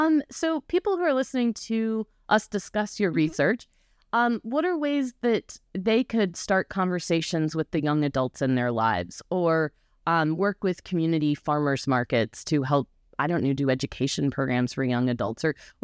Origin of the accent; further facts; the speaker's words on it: Indiana, United States; born there; I was born in Indiana